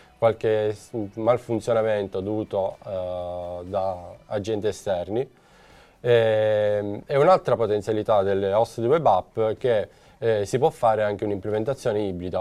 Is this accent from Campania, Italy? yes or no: no; Catania, Sicily, Italy; vengo da Catania